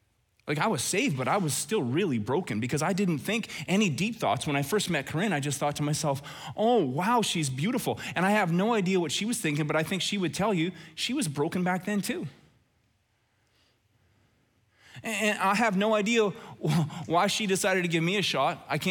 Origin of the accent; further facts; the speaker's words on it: Red Deer, Alberta, Canada; if you would have gone back in time to me and my buddies growing up in Red Deer, Alberta